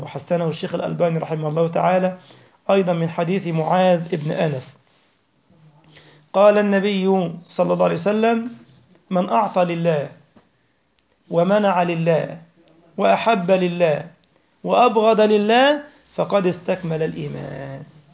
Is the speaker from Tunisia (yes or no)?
no; Egypt; مثلا الآن أنا مثلا من مصر